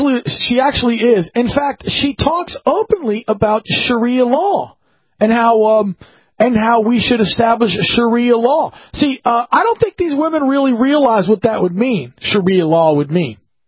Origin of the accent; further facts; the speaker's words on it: Washington, District of Columbia, United States; Because they littered all over the National Mall, my hometown.